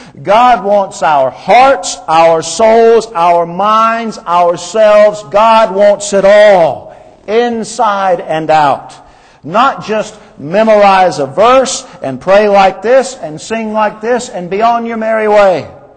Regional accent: Woodruff, United States; my old friend growing up in Woodruff, David Schmidt. Growing up, Dave was my best friend

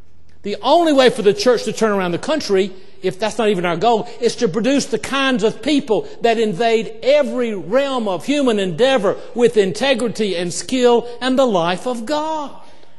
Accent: United States; Now, I love our country, and I'm an American, and I'm involved in civic life

